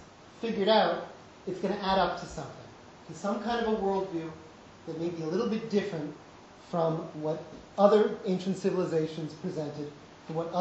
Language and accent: English; Princeton, New Jersey, United States; also born or lived in Brookline, Massachusetts; Born and bred in Princeton, New Jersey, by way of Brookline, Massachusetts, I had the tremendous luxury and advantage of being raised by Israeli parents. We spoke Hebrew in the home.